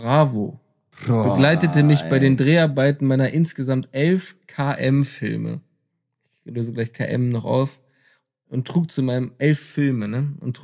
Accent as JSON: {"language": "German", "country": "France", "said": "ich bin Schauspieler, ich bin Franzose, ich habe es aber eigentlich in Deutschland geschafft."}